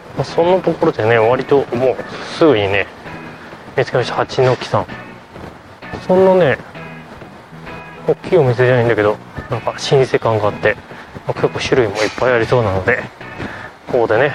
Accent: Sapporo, Hokkaido, Japan; 地元北海道の札幌の本当に、私のよく使ってた琴仁駅にちょっと似てるなと思いますね。

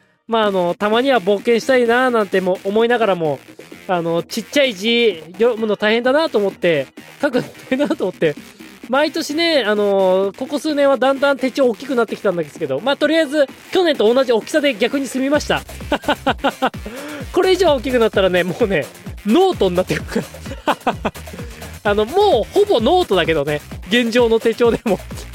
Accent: Hokkaido, Japan; 私の故郷北海道のね札幌雪まつり

